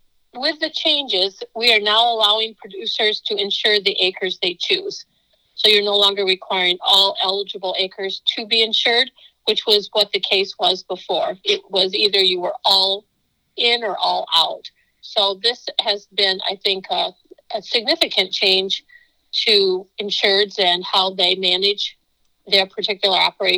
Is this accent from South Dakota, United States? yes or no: yes; South Dakota, United States; You know, I think about my home state, South Dakota. We have a very small growing season compared to Oklahoma, Texas, and states south of us.